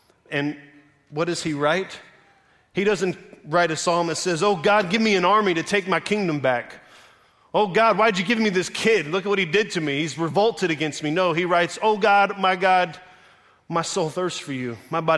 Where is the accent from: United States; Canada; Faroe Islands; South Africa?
United States; Tampa, Florida; So I'm from the South, from Tampa, Florida, and one of the things that preachers always do in the South